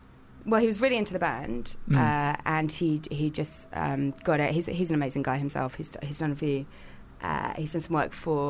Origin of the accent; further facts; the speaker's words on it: Hackney, London, United Kingdom; Like, we're all from Hackney. So that's kind of how we met.